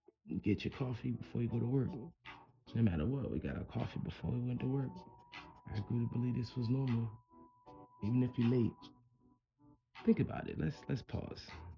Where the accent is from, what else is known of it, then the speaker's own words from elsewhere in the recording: New York, United States; So my mother, we're from the North, so New Yorkers, Northern people. We're the free ones.